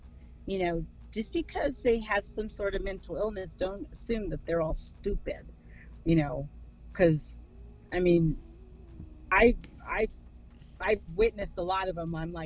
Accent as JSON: {"language": "English", "region": "Texas", "country": "United States", "said": "because I'm from Texas, I don't sound like that."}